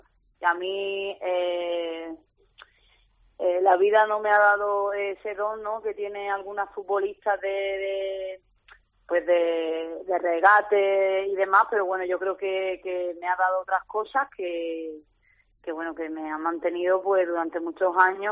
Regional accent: Seville, Andalusia, Spain; yo soy de Sevilla

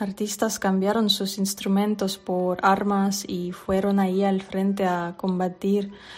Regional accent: Poltava Oblast, Ukraine; born there; Spanish is a second language; also born or lived in Lviv; Soy de Ucrania, nací en la parte central del país, en la región de Poltava, pero los últimos 10 años he vivido en Lviv, en el oeste de Ucrania.

